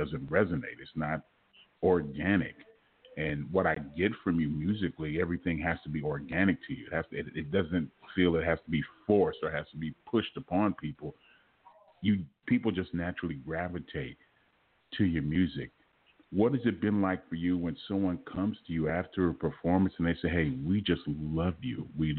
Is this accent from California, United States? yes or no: yes; Los Angeles, California, United States; I've been here now for about close to 10 years. And I can tell the mm-hmm. difference because I'm originally from Los Angeles.